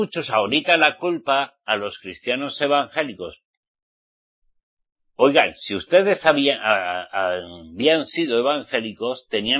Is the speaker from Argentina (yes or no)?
no; Spain; Soy español. Nací en España, pero soy israelita. Redimido por la sangre de Yeshua